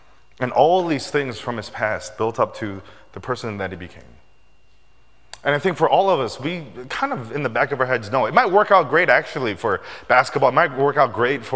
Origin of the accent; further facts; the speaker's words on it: Chicago, Illinois, United States; I had the enormous, immense privilege and blessing of growing up in Chicago in the 90s.